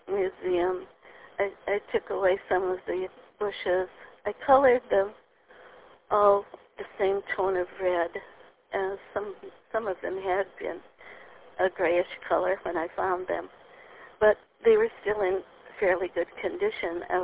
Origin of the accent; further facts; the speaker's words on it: Wisconsin, United States; We are from the Wisconsin area